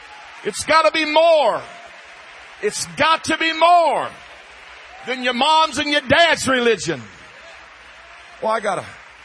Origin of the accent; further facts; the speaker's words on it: Kennett, Missouri, United States; born there; I was born in Southeast Missouri, a little town called Kennan.